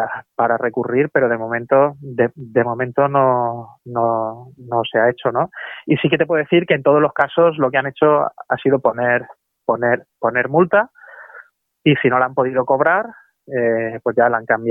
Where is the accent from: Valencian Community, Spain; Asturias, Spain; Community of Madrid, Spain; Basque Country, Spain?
Valencian Community, Spain; Elche; por la provincia de Alicante, ¿no? Que es donde resido yo, soy de Elche